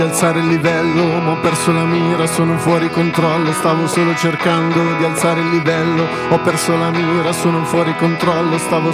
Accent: Milan, Lombardy, Italy; io sono di Milano. Sono nato qua

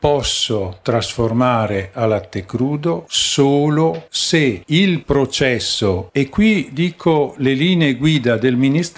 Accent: Trentino-Alto Adige, Italy; Io vengo dal Trentino.

